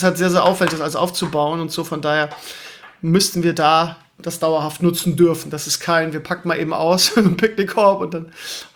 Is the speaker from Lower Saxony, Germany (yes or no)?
yes; Lauenbrück, Lower Saxony, Germany; auf meine alte Heimat, das heißt Lauenbrück, Schlesl-Rotenburg oder so einlassen